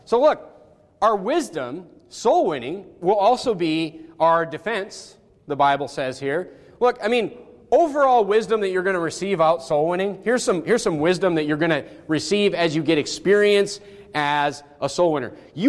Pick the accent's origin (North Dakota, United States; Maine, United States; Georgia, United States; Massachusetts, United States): North Dakota, United States; I grew up in Nowhereville, North Dakota.